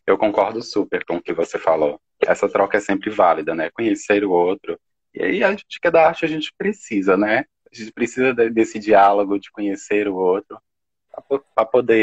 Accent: Teófilo Otoni, Minas Gerais, Brazil; eu sou do interior de Minas, né? Nordeste de Minas, vivi entre Teófilo Otoni, o interior de Teófilo Otoni, comunidade rural, e também uma comunidade rural pertencente a Itabacuri, é até o lugar que eu estou no momento, na casa da minha mãe.

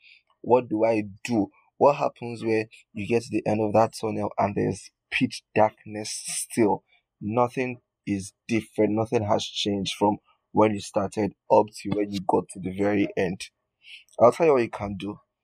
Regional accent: Nigeria; I talked about how as a Nigerian, we cannot relate to there being light at the end of the tunnel.

